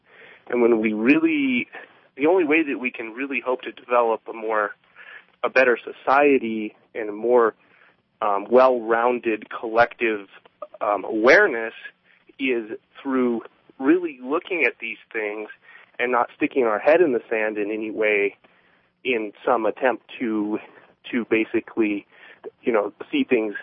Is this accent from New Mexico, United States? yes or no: yes; Farmington, New Mexico, United States; I am here in New Mexico, and I grew up in New Mexico in a lot of poor Hispanic communities